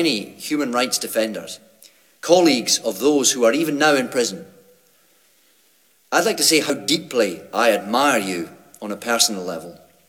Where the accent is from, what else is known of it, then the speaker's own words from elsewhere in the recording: Scotland, United Kingdom; Ladies and gentlemen, I'm a Scot and proud of my race.